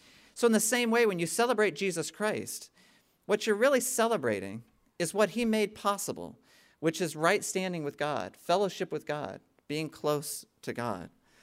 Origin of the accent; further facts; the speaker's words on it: Maryland, United States; When I was a little kid, I grew up in Maryland, and I think I've told you, my grandparents had a cottage on Lake Champlain